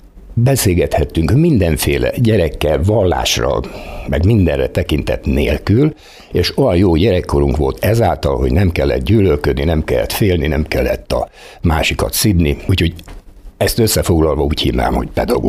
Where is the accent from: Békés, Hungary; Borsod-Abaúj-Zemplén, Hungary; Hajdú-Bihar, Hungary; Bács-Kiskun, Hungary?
Bács-Kiskun, Hungary; Kiskunhalas; Kiskunhalason születtem, hát mindjárt honfoglalás után 1952-ben. Minden itt történt velem, ami iskola, középiskoláig